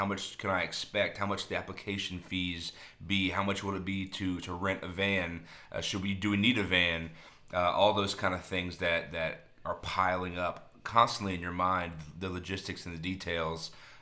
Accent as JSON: {"language": "English", "town": "Orlando", "region": "Florida", "country": "United States", "also_born_or_lived": "Dallas", "said": "We grew up in Florida. I'm from Orlando, the Disney World area."}